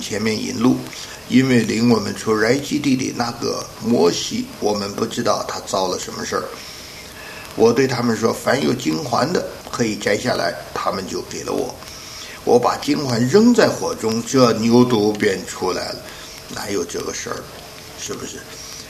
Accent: China; 像我们中国人说猴子是

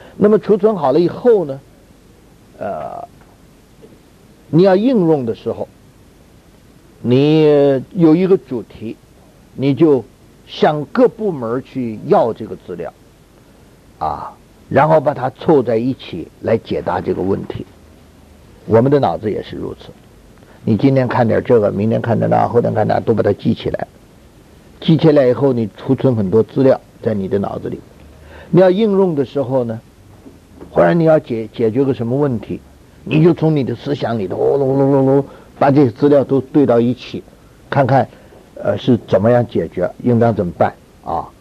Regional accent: China; 我们中国人说，耳听为虚，眼见为什么？为实。

